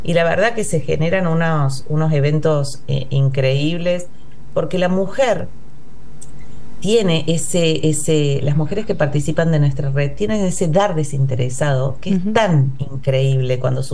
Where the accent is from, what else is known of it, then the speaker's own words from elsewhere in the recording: Córdoba, Argentina; accent: Córdoba; mi tonada no me iba a delatar nunca, que soy cordobesa